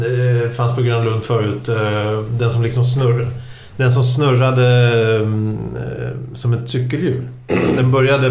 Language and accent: Swedish; Stockholm, Stockholm County, Sweden; eftersom vi kommer från Stockholm.